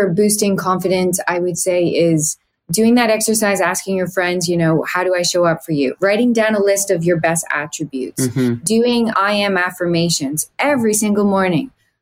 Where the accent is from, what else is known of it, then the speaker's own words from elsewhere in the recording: Brantford, Ontario, Canada; You know, I'm a small town girl. I grew up in Brantford, Ontario